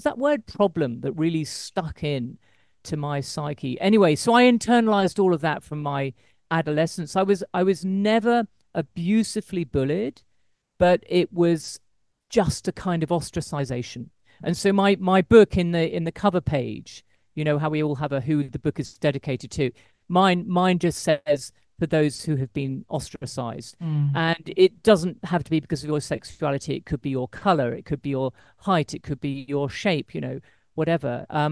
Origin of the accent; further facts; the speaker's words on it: England, United Kingdom; also born or lived in France / Dubai / Singapore; now in Japan; I'm British. I was brought up in England. I've lived overseas a lot, including France, including Dubai, Singapore, and now Japan.